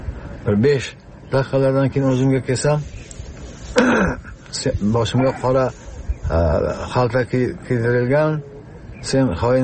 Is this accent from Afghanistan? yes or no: no; Khatlon, Tajikistan; now in Uzbekistan; 1997-yil oilaviy biz Xatlon viloyatidan Surxondaryo viloyatining Jaqqo'rg'on tumaniga ko'chib keldik.